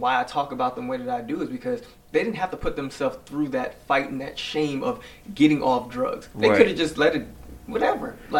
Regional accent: Jersey City, New Jersey, United States; now in East Windsor, United States; No, I'm from Jersey City, and I live in East Windsor

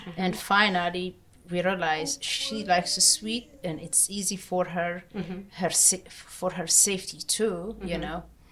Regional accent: Ethiopia; English is a second language; now in New Jersey, United States; I'm from Ethiopia. I came to United States 1996 April.

